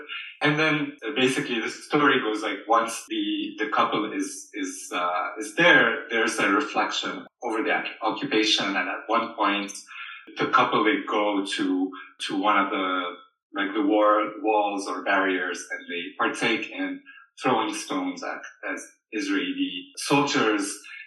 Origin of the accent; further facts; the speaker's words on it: Tripoli, North Governorate, Lebanon; His mother is from Tripoli, my hometown, mm-hmm. in Lebanon.